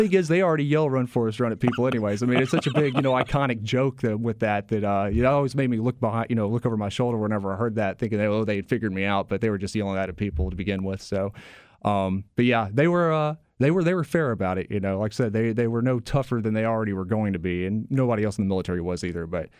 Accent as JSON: {"language": "English", "town": "Independence", "region": "Mississippi", "country": "United States", "tie": "born or raised there", "also_born_or_lived": "Memphis", "said": "Independence is where I grew up. I was born in Memphis."}